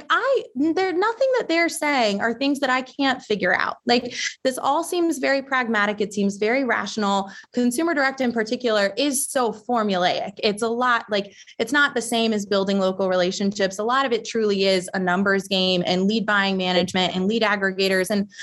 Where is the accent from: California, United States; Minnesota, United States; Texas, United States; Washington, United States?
Texas, United States; I grew up in Texas.